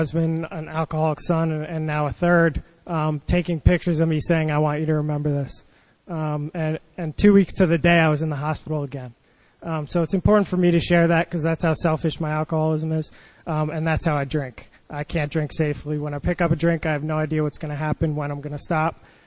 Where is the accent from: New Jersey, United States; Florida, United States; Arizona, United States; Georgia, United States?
New Jersey, United States; So I grew up in New Jersey.